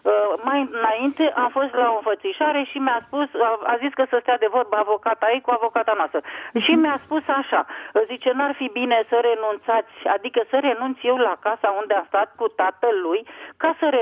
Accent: Bucharest, Romania; eu sunt din București

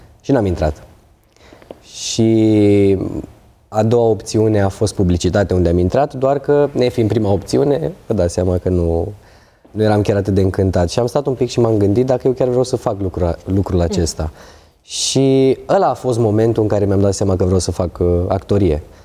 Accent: Craiova, Dolj, Romania; Am intrat într-o trupă de street dance din orașul meu natal, din Craiova.

